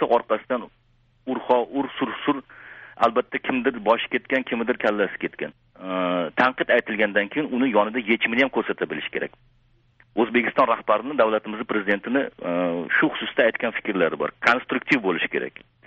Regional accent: Fergana Region, Uzbekistan; moved away as an adult; now in Tashkent, Uzbekistan; Men farg'onalikman. Toshkentga 32 yoshimda kelganman.

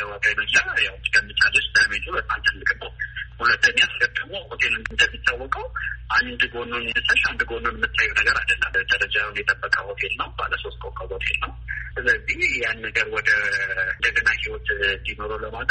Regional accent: Jimma, Oromia, Ethiopia; born there; እንግዲህ አባቴ ተወልዶ የሚያደርገው ወለጋ ውስጥ ነው፣ እኛም የተወለድነው እንግዲህ ጅማ ውስጥ ነው።

